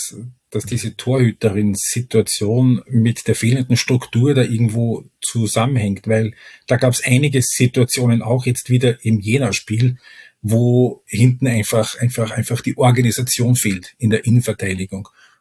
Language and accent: German; Austria; ich als Österreicher